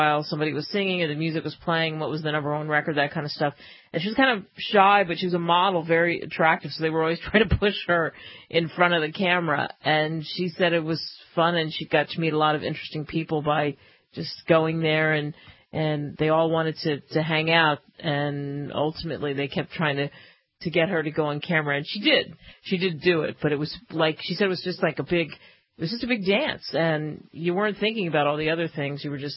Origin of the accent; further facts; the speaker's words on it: New York, United States; also born or lived in Philadelphia area; because I grew up in New York and then we moved to the Philadelphia area